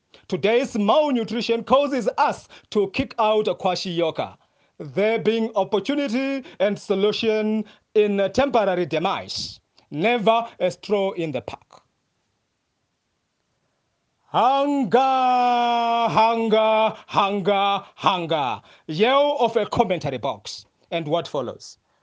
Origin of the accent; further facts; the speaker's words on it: Zimbabwe; I am from Zimbabwe, thank you.